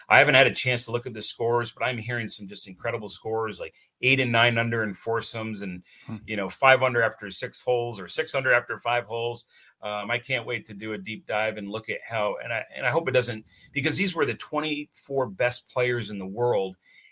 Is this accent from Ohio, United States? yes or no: no; Malone, New York, United States; I'm from Malone, New York. I feel like I have this New York bond with them, although it's not New York City or Long Island. We're in the more, you know, we grew up in the rural areas of New York